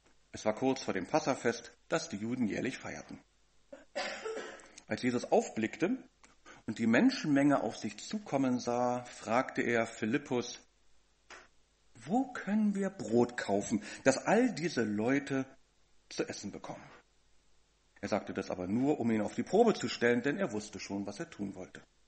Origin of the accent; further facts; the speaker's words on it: Berlin, Germany; Als Berliner kennen wir diesen Begriff vielleicht noch.